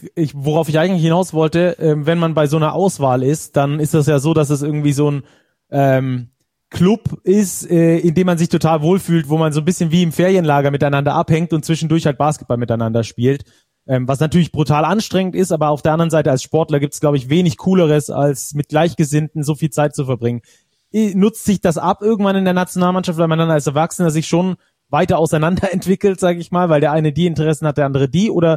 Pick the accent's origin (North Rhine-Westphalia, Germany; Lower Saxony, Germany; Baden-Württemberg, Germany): Baden-Württemberg, Germany; Ludwigsburg; Also ich komme aus Ludwigsburg